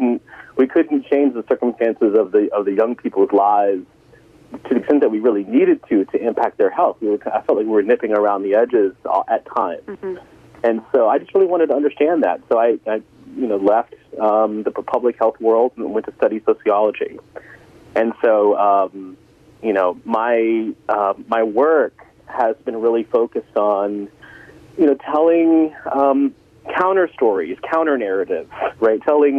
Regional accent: Atlanta, Georgia, United States; now in Connecticut, United States; My family and I moved here from Atlanta. where I had been a professor of sociology at Georgia State for many years. I was originally from Atlanta

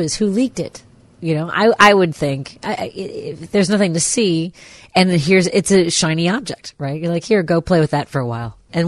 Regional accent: Chicago, Illinois, United States; I am from Chicago.

